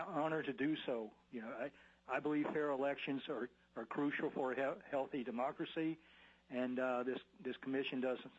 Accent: Texas, United States; moved away as an adult; now in Alaska, United States; I was born and raised in Texas along with three brothers.

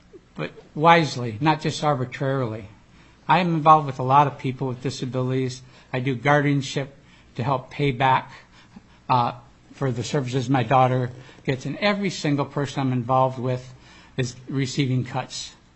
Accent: Alaska, United States; I'm from the Kenai Peninsula.

